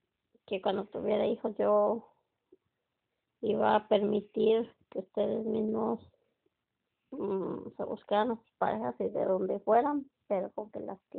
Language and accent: Spanish; Tequila, Jalisco, Mexico; born there; En Tequila, Jalisco, el pueblo mágico.